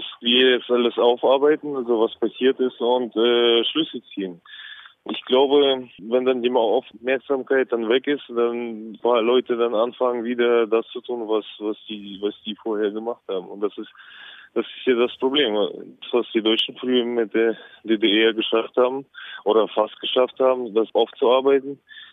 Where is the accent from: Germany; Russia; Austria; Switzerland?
Russia; Und das ist bei uns in Russland noch nicht das Thema.